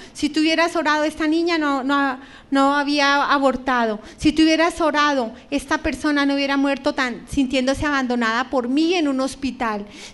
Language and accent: Spanish; Venadillo, Tolima, Colombia; En Venadillo, Tolima. allá en mi tierra